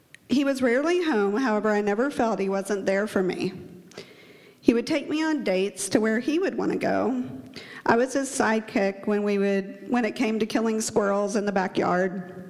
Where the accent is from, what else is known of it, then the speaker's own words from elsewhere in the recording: Edmond, Oklahoma, United States; born there; I was born in Edmond, Oklahoma in 1972 to two loving parents.